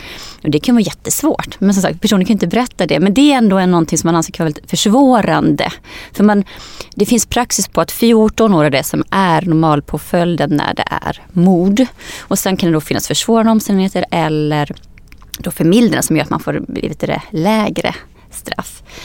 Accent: Skene, Västra Götaland County, Sweden; den orten jag kommer ifrån, Skene

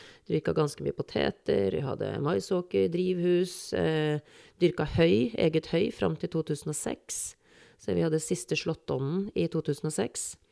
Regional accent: Holmlia, Oslo, Norway; jeg har vokst opp på Holmlia, bodd her I, nå blir det 46 år. Barna mine vokser opp her, og jeg veldig Holmlia-patriot, jeg veldig glad I Holmlia.

